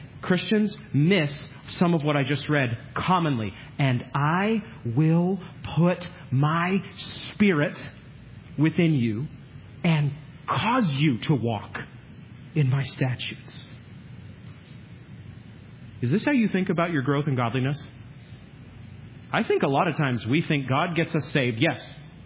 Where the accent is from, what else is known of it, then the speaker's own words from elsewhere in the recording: Maine, United States; I'm from Maine, so I get this.